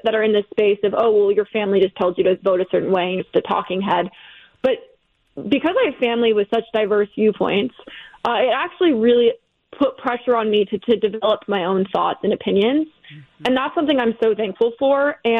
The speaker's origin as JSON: {"language": "English", "region": "Connecticut", "country": "United States", "tie": "born or raised there", "lives_now": "New York City, United States", "said": "My family's from New York originally. I live in New York City now, and I grew up in Connecticut. So I've always been sort of Northeast based."}